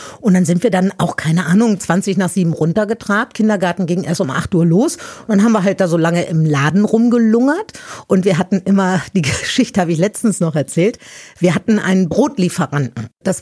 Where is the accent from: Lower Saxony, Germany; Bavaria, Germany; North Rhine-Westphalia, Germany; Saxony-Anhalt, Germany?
North Rhine-Westphalia, Germany; Meerbusch; now in Berlin, Germany; Ich liebe dieses Meerbusch nach wie vor sehr. Ich sage auch immer, das ist meine Heimat, auch wenn ich hier in Berlin zu Hause bin.